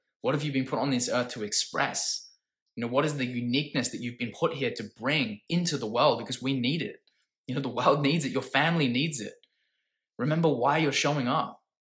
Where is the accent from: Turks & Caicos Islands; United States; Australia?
Australia; Perth, Western Australia; I'm from Perth, Max, Western Australia.